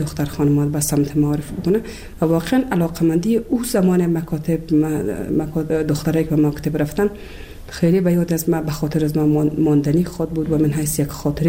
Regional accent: Kabul, Afghanistan; also born or lived in Bamyan; از ولسوالی شیبر ولایت بامیان هستم. در سال 1356 در یک خانواده روشن فکر من در ولایت کابل به دنیا آمدم و تحصیلات خودم در کابل به پایان رسادم تا صنف 12

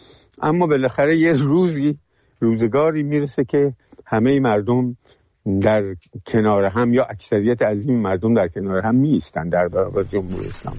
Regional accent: Iran; ما ایرانی هستیم

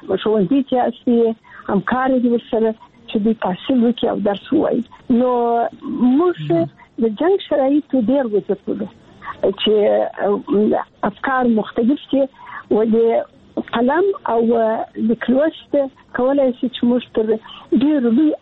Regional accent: Kandahar, Afghanistan; also born or lived in Kabul; زه د کندهار یم، د کندهار د غونیا لالیسې کې مې زده کړې وکړې او کابل پوهنتون ته ولاړم په لیلیه کې ژوند کاوه او پوهنتون مې خلاص کړ.

